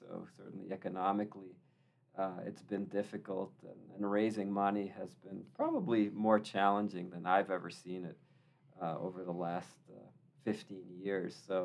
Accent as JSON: {"language": "English", "town": "Boston", "region": "Massachusetts", "country": "United States", "lives_now": "Utah, United States", "said": "I'm originally from Boston. Coming out here, I was really impressed with the tech ecosystem"}